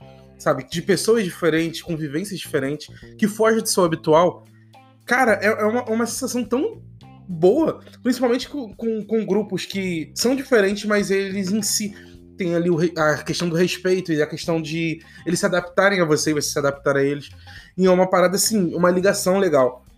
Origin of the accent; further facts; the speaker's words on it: Rio de Janeiro, Brazil; Rio de Janeiro é gigantesco. Sou carioca desde que eu nasci, mano.